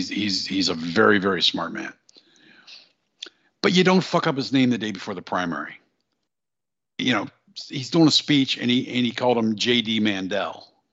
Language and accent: English; Pennsylvania, United States; he wants to represent the Commonwealth of Pennsylvania in the Senate, which, by the way, is my home state, and I still own property there.